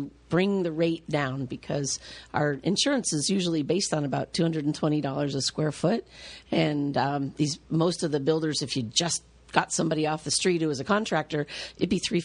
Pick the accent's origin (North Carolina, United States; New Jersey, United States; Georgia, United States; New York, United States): New York, United States; now in California, United States; I grew up in the Finger Lakes in New York.